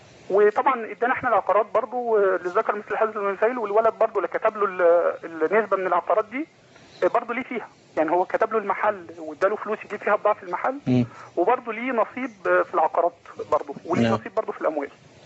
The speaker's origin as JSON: {"language": "Arabic", "town": "Asyut", "region": "Asyut Governorate", "country": "Egypt", "said": "من أسيوط."}